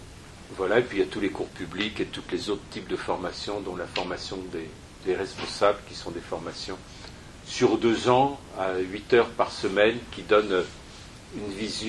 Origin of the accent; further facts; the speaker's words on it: Paris, Île-de-France, France; je suis un Parisien, prêtre à Paris depuis 1984, donc ça fait 33 ans, presque 34